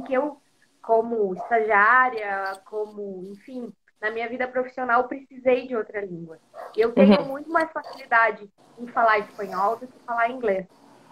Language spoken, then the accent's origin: Portuguese; Brazil; a necessidade que nós brasileiros temos de nos reconhecer enquanto latino-americanos